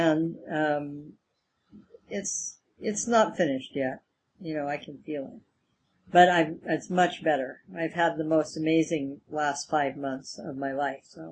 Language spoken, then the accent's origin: English; Japan; And I've received myself as a Japanese woman really differently.